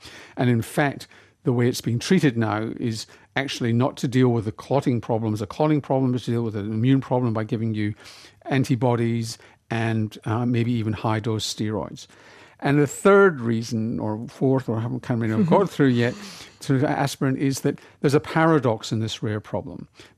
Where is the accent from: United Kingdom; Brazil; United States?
United Kingdom; Glasgow, Scotland; I think that my problems with dental care are more to do with growing up in Glasgow with a terrible diet than my crowded mouth.